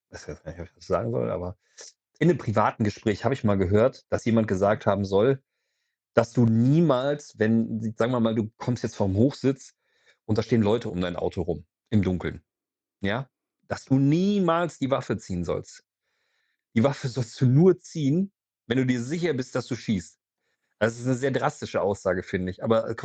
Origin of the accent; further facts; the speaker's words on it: Germany; mir geht das wahrscheinlich so wie den allermeisten Deutschen. Aufgrund unserer Geschichte sind wir ja in der Erziehung etwas gewaltgehemmt groß geworden